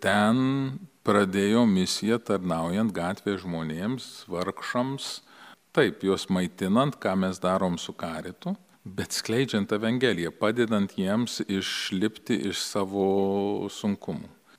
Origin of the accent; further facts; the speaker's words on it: California, United States; kai aš augau Kalifornijoje, Kalifornija buvo misijų kraštas.